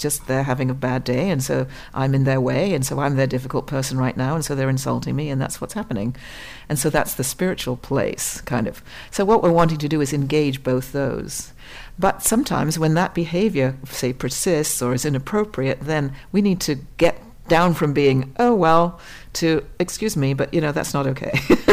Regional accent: Canada; we're all Canadian, middle-aged female, turns out

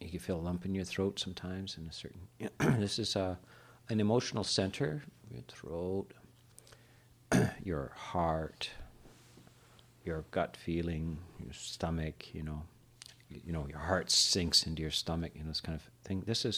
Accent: Canada; so I'm, you know, kind of born and raised in Canada, and I spent a lot of time out in the forest and living and doing a lot of camping and stuff

